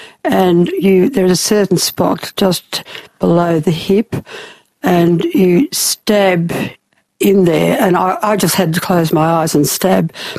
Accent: Wollongong, New South Wales, Australia; also born or lived in Melbourne; I grew up in Wollongong.

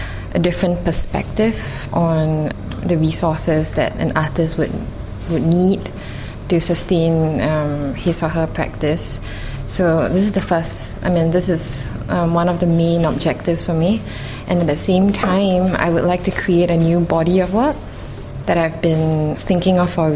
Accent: Singapore; I'm from Singapore. I studied in LaSalle College of the Arts in Singapore for 4 years

